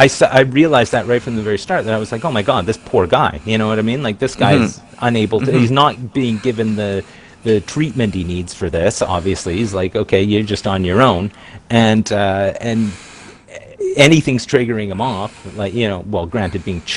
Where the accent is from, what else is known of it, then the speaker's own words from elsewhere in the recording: Canada; It's that kind of disconnect, being Canadian, watching this Vietnam vet getting treated poorly